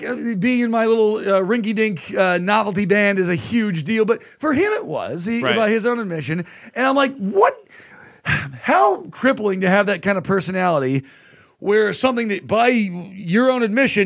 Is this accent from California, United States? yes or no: yes; Irvine, California, United States; that happened to me when I played the Irvine Improv for my hometown crowd.